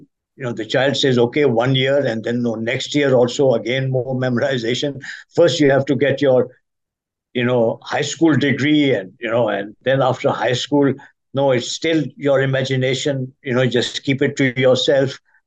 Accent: Pakistan; now in United States; I'm originally from Pakistan

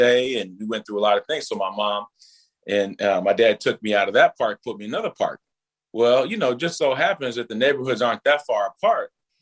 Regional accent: Minneapolis, Minnesota, United States; I grew up over in North Minneapolis in the beginning. And North Minneapolis at the time was very, very different than it is today.

